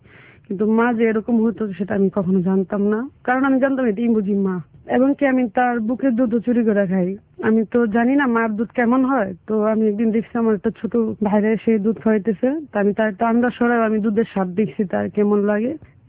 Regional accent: Dhaka, Dhaka Division, Bangladesh; also born or lived in Khagrachari; ছোটবেলা 5-6 বছর বয়স ওখানে আমি থাকি, তারপরে আমার শৈশবটা ঢাকা শহরে, তারপর আমি বড় হই।

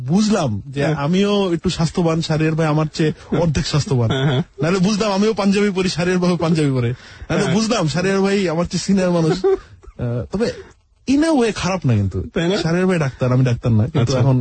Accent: Dhaka, Dhaka Division, Bangladesh; আমার বাড়ি তো ঢাকাতেই, মানে আমার মানে ওই কুমিল্লা হচ্ছে বাপদাদার দিক থেকে, আর ঢাকাতেই থাকি, তো সেই সূত্রে ঢাকা

